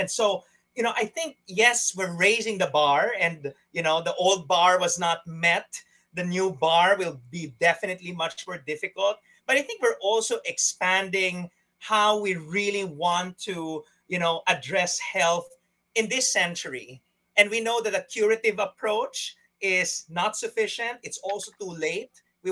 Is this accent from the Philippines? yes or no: yes; Philippines; the Philippines, which is my home country